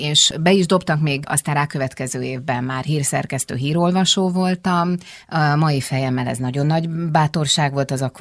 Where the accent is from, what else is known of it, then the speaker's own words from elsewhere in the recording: Balatonszabadi, Somogy, Hungary; also born or lived in Siófok; 18 éves koromban tekintettel arra, hogy én Balatonon, Siófokon születtem, Balatonszabadiban éltem